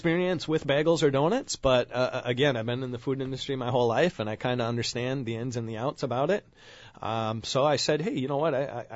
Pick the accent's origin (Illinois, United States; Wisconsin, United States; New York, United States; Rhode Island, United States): Wisconsin, United States; Hortonville; So I'm originally from the Appleton area. I grew up in Hortonville here